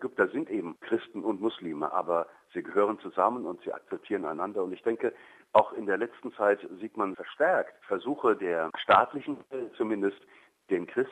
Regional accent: Germany; Also es ist nicht so ein Familienfest wie bei uns in Deutschland

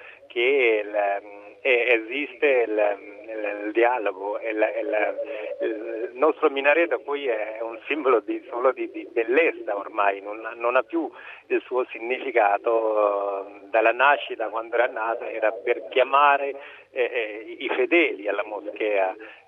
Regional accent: Lahore, Punjab, Pakistan; Italian is a second language; Io mi ricordo a Lahore, da dove vengo io

